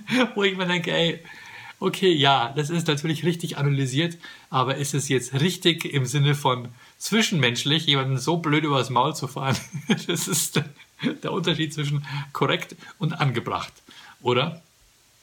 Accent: Ingolstadt, Bavaria, Germany; weil bei uns in Ingolstadt so viele Autos mit dem Kennzeichen HN rumgefahren sind

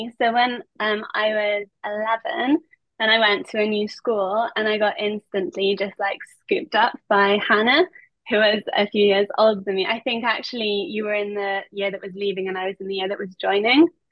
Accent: United Kingdom; I am British.

